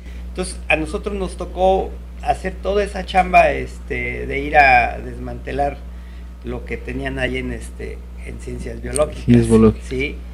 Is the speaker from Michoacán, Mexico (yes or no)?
yes; Zitácuaro, Michoacán, Mexico; born there; now in Morelos, Mexico; Yo soy ya soy más de aquí que... Yo nací en Zitácuaro, Michoacán.